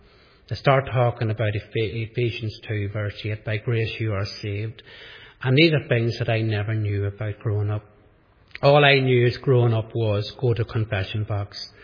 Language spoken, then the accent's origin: English; Lisnaskea, Northern Ireland, United Kingdom; born there; I could just start off as I came from a Catholic family. I was born in Listenskey near Enniskillen.